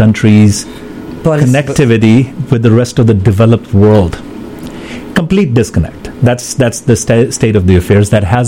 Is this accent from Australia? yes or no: no; Pakistan; I remember growing up in Pakistan